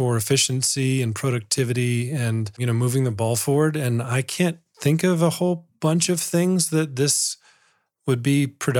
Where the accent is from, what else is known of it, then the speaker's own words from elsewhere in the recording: the South, United States; So I grew up in the South. One of the cardinal sins in the Bible Belt South was to be selfish.